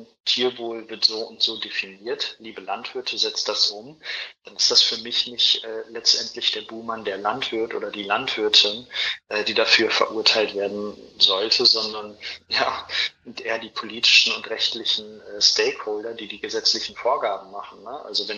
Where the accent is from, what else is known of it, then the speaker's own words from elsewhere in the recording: Lower Saxony, Germany; ich komme aus der Region Osnabrück, Vechta.